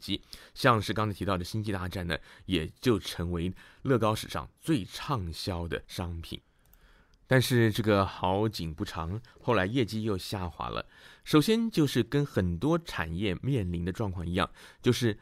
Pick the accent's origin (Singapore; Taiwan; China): China; 我们中国人讲贝多利分。